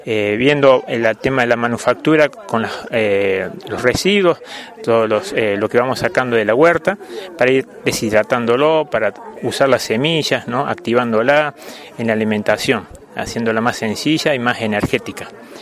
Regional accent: San Esteban, Córdoba, Argentina; yo vengo de San Esteban. Esta localidad está en el Valle de Punilla, cerca de Capilla del Monte, a 10 kilómetros. Una localidad bastante fría, en los inviernos muy frío, pero tiene la particularidad que estamos muy cerquita del río

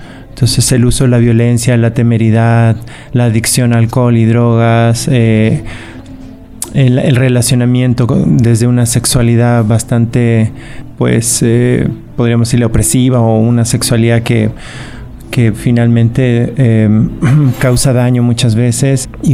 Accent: Chile; Crecí en Chile, en plena dictadura militar.

